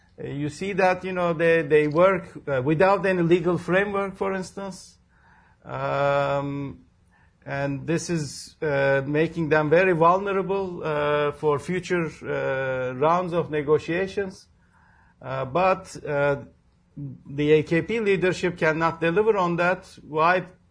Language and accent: English; Urla, İzmir, Turkey; English is a second language; I think if you follow what's happening in Urla, my hometown in Izmir, I mean, it's shameful to see the attacks to BDP representatives all over country.